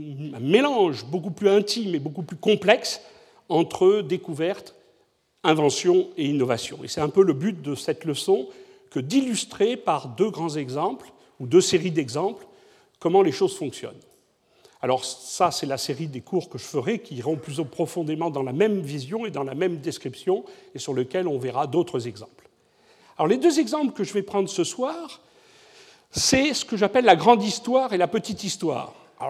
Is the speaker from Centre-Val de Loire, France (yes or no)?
no; Bordeaux, Nouvelle-Aquitaine, France; je suis bordelais.